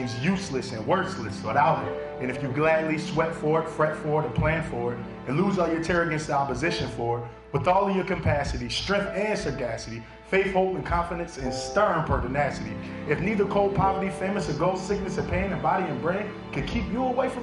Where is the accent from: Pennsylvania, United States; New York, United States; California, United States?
Pennsylvania, United States; Philadelphia; I grew up in North Philly, you know what I mean? Anybody that knows anything about Philly, you know.